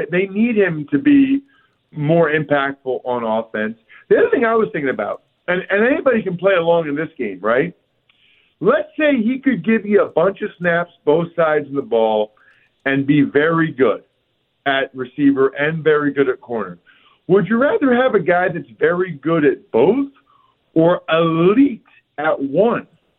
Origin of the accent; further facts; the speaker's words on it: Reading, Pennsylvania, United States; back in my hometown, Reading, Pennsylvania, at my favorite bar growing up.